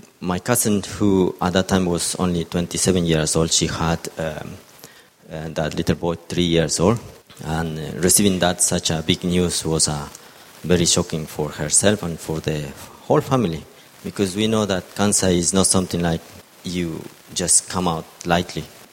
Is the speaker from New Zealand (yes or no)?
no; Ecuador; English is a second language; moved away as an adult; I am from Ecuador. I've been here for about 21 years